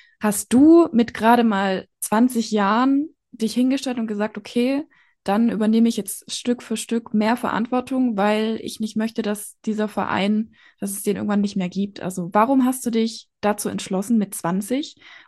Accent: Erlenbach-Binswangen, Bavaria, Germany; in Erlenbach-Binswangen, meinem Heimatort.

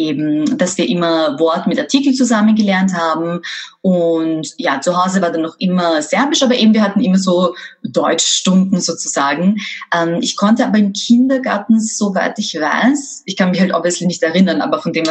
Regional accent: Vienna, Austria; ich bin in Favoriten aufgewachsen.

